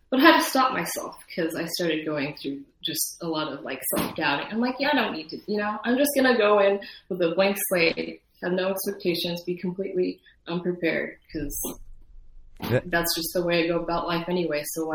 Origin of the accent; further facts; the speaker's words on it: Tucson, Arizona, United States; I grew up in Tucson, Arizona